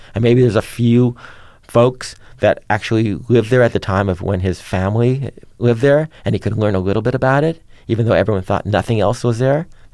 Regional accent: Los Angeles, California, United States; I was born on Sunset Boulevard, went to Fairfax High, you know, go to Disneyland, the Dodgers and everything.

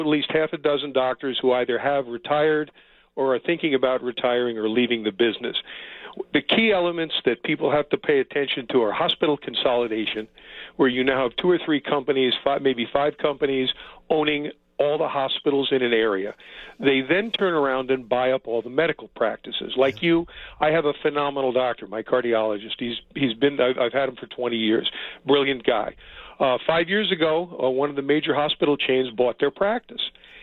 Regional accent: New York, United States; Dan, I'm a New Yorker, and I don't like pastrami, so I get it.

